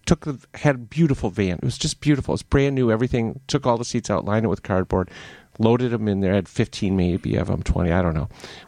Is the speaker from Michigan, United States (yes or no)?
yes; Detroit, Michigan, United States; I grew up in Detroit. I'm a city kid.